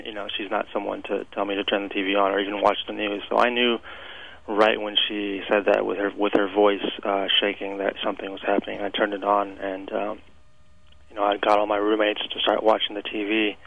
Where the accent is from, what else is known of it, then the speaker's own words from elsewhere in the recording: Springfield, Illinois, United States; moved away as an adult; also born or lived in Chicago; I grew up all my life in Springfield, Illinois, and Chicago was always like a second home to me as well. So I've only been out in the East Coast for about 3 years now.